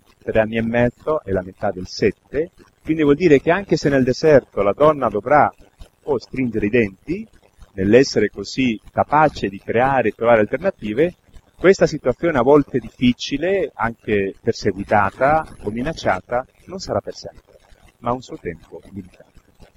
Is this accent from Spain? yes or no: yes; Spain; Italian is a second language; sono spagnolo, io ho vissuto da piccolo anche la dittatura di Franco, è morto quando io sono entrato all'università